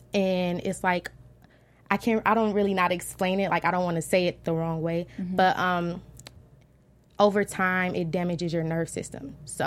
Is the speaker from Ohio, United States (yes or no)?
no; Flint, Michigan, United States; because like I know a lot of people when they find out I'm from Flint, they're like, they laugh about it, like, oh, like you have dirty water